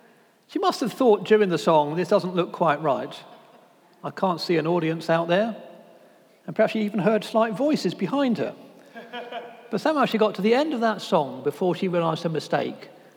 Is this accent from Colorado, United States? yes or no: no; Pittsburgh, Pennsylvania, United States; now in Oxford, United Kingdom; you'll hear from my accent, I'm not from around these parts. I was from Pittsburgh, Pennsylvania. I can't say that now, I'm back in Oxford.